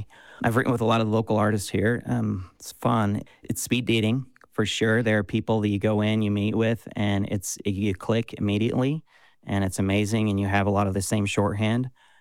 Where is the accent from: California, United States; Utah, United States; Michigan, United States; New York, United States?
Utah, United States; Kamas; also born or lived in Kearns; Yeah, I grew up in Camas.